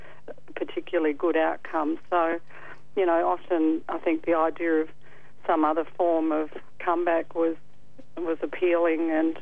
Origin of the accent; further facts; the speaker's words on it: Ferntree Gully, Victoria, Australia; I grew up in Ferntree Gully, and we did a bit of graffitiing out in Ferntree Gully